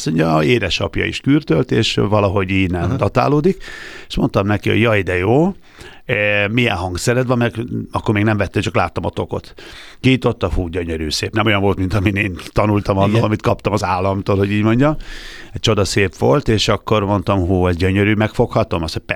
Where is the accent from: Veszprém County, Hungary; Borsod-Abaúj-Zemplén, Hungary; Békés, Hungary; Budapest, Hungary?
Békés, Hungary; Gyula; Gyulán, ahol én felnőttem, az egyes számú általános iskolában, ének zenei tagozatára járva